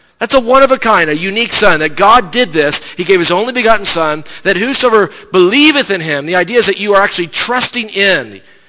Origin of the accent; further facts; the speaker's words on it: South Carolina, United States; I grew up in South Carolina. My dad is from Roswell, New Mexico.